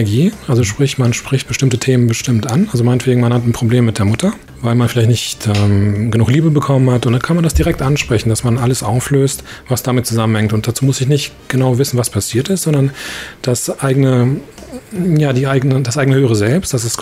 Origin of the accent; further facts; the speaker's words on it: Germany; ich komme aus Deutschland und ich beschäftige mich mit spiritueller Heilung